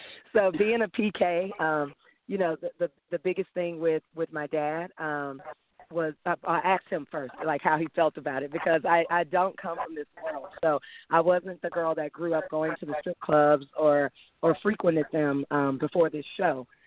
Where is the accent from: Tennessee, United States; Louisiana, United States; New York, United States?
Tennessee, United States; Memphis; Well, I'm from Memphis, Tennessee, so for me, I was automatically there.